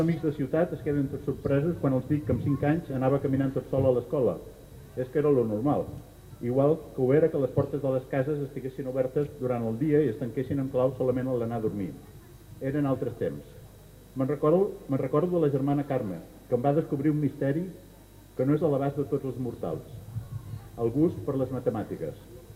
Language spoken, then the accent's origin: Catalan; L'Espluga de Francolí, Catalonia, Spain; moved away as an adult; vaig néixer aquí a l'Espluga fa 51 anys, si bé porto vivint fora des dels 18, amb l'excepció d'un parèntesi d'un any a l'Espluga quan en tenia 23. Tota la meva família és espluguina